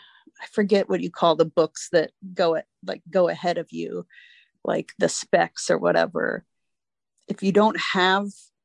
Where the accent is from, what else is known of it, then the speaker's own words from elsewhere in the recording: Virginia, United States; this book explores my childhood growing up in Northern Virginia, where I played soccer by different battlefields